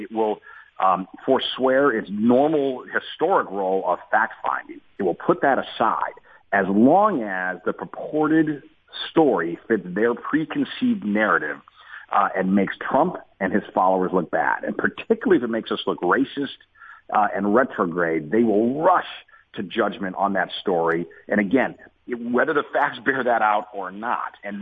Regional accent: Chicago, Illinois, United States; But I live in Chicago, so it's not just my hometown growing up. I live in Chicago now.

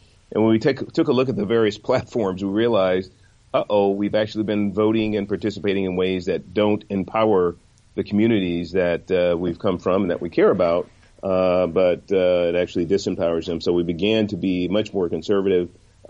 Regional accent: San Francisco, California, United States; I grew up in San Francisco, basic urbanite, and did all the basic boys in the hood kind of stuff because that was kind of my upbringing.

